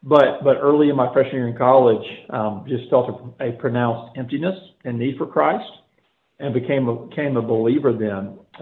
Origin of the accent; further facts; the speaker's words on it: Mobile, Alabama, United States; Yeah, so I'm from Mobile, Alabama, not that far from where you guys are in South Georgia. I grew up in a conservative, kind of middle-class, Bible-believing home.